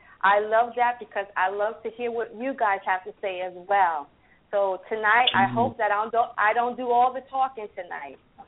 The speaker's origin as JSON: {"language": "English", "region": "New York", "country": "United States", "lives_now": "Atlanta, United States", "said": "I am from New York, Long Island. Recently just moved to Atlanta, Georgia."}